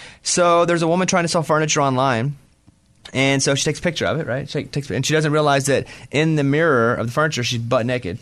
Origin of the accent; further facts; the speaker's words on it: Mountain Pine, Arkansas, United States; I was born in Mountain Pine, Arkansas. I was born in a town of 772 people. I graduated high school.